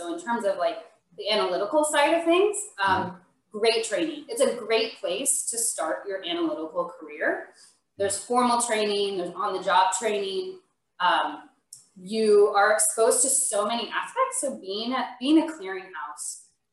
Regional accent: Phoenix, Arizona, United States; So in 2014, my husband and I got married. I'm originally from Phoenix.

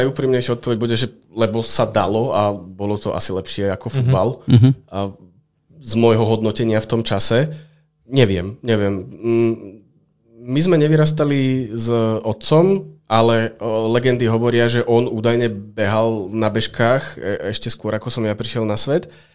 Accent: Vyhne, Banská Bystrica Region, Slovakia; Ja som pôvodom z Vyhieň.

